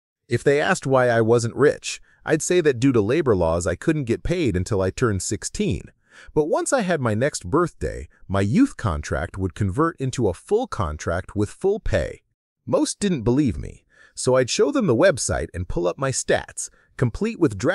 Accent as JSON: {"language": "English", "country": "United States", "said": "In reality, I'm American."}